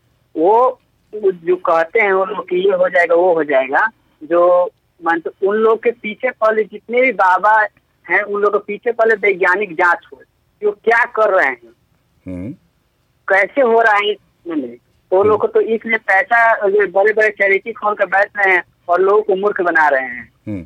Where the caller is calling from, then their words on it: Siwan, Bihar, India; सिवान जिला से